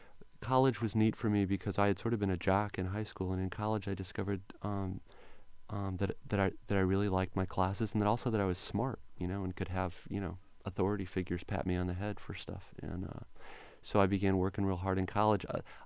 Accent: Illinois, United States; Boy, I grew up in Central Illinois. My parents are academics.

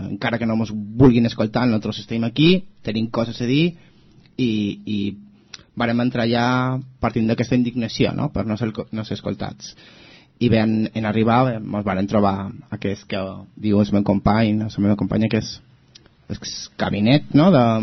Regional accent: Galicia, Spain; Catalan is a second language; sóc gallec i el català m'agosta un poquet encara.

